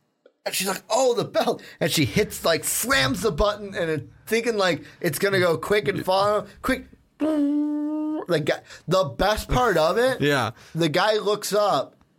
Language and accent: English; Ireland; I love the British. Well, I'm actually Irish